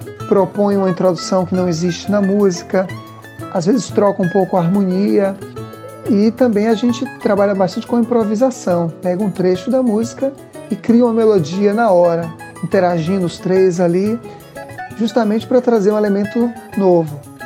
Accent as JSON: {"language": "Portuguese", "town": "Santo Antônio de Jesus", "region": "Bahia", "country": "Brazil", "tie": "born or raised there", "said": "lá no recôncavo baiano, na minha cidade natal, Santo Antônio de Jesus."}